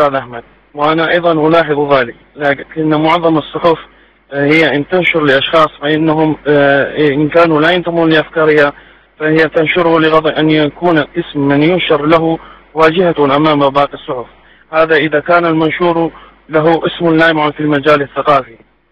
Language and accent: Arabic; Mosul, Nineveh, Iraq; من مدينة الموصل.